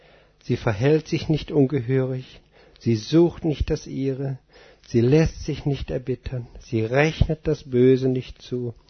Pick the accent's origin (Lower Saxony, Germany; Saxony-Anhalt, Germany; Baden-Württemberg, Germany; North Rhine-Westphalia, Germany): North Rhine-Westphalia, Germany; In Westfalen kennt man das. Wir kommen aus Westfalen.